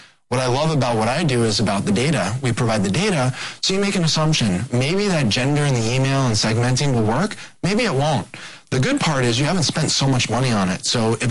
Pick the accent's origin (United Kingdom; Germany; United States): United States; New York City, New York; I'm from the East Coast, New York City, Manhattan.